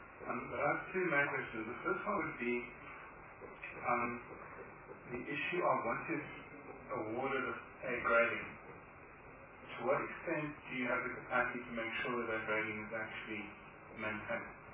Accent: Maui, Hawaii, United States; I'm actually from Maui.

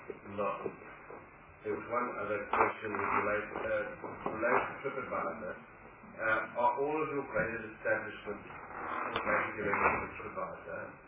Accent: Port Elizabeth, Eastern Cape, South Africa; I'm from Port Elizabeth, and there are numerous heritage sites.

